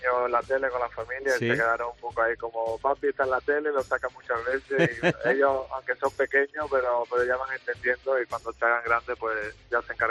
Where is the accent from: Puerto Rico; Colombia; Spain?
Spain; También soy español y muy orgulloso de mi país